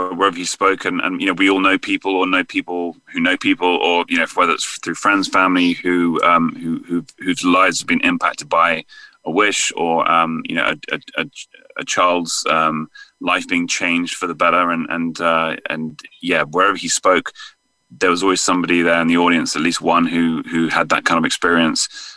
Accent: England, United Kingdom; now in United States; there might be a slight American twang kind of entering into my accent, my wife gets me on the phone with some of my English friends and family to refresh it.

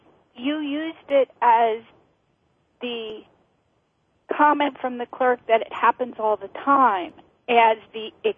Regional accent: Oregon, United States; When I was a kid, I went to a Madame Tussauds wax museum in Canada because I grew up in Oregon.

